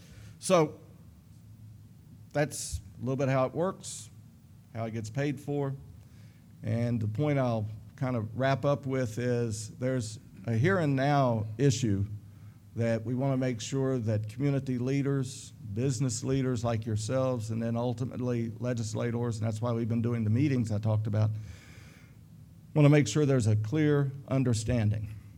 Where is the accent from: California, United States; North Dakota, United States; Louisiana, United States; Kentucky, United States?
Kentucky, United States; Lebanon; I grew up in Lebanon in Marion County, so lived here all my life, went to Center College, never have left the state.